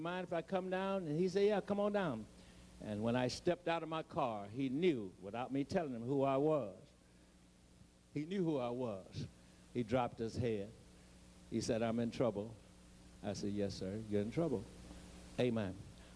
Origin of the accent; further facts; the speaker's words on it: United States; accent: Eastern; And somebody says that I have a what is called a Eastern accent. I sound like I'm from Maryland.